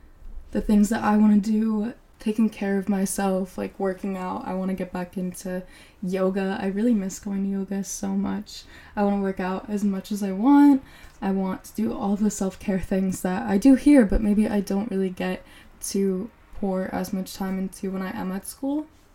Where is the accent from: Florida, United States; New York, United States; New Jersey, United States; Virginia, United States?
New Jersey, United States; I actually love my hometown, and I grew up on the Jersey Shore. I love New Jersey, and I love my friends at home